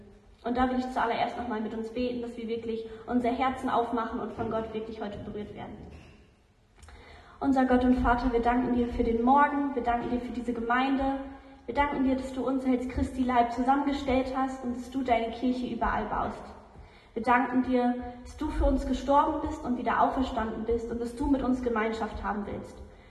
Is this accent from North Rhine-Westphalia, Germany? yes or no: no; Lower Saxony, Germany; now in Karlsruhe, Germany; ich bin 19 Jahre alt, ich komme eigentlich aus Niedersachsen, also ganz oben an der Nordsee, aber wohne im Moment in Karlsruhe bei der Bibelschule.